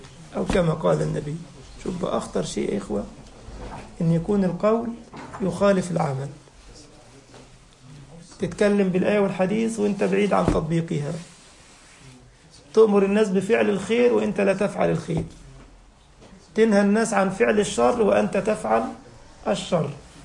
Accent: Egypt; سميه بطيخ عندنا في مصر، انتوا بتسموه دلاح في بلاد المغرب

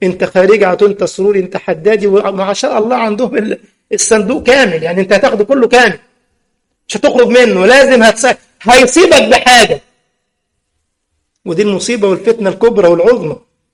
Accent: Egypt; لدرجة واحد عندنا في مصر خلص على علماء مصر وضاعتها

